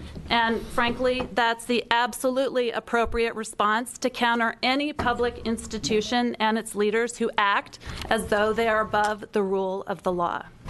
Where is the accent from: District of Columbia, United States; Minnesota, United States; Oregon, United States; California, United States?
Oregon, United States; Portland; I'm from Portland, Oregon, and I'm speaking as a former administrator in Portland Public Schools